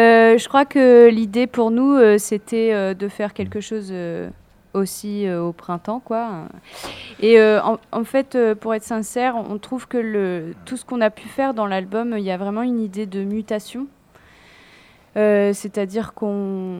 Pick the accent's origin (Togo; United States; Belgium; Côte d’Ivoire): United States; Moi, j'ai grandi aux États-Unis